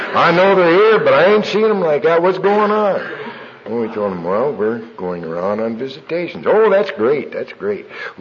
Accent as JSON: {"language": "English", "town": "Las Vegas", "region": "Nevada", "country": "United States", "said": "I come from Las Vegas, as you all know."}